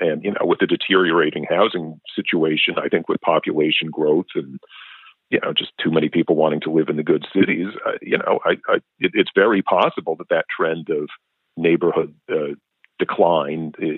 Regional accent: New York City, New York, United States; You know, I grew up in New York City in the 80s, and you didn't want to be in the city.

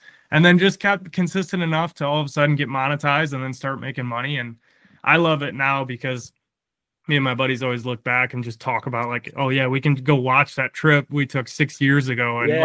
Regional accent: Walker, Michigan, United States; also born or lived in Grand Rapids; But I'm from Grand Rapids, Michigan, grew up in Walker, so north side of town, and just bought a house and got married last year.

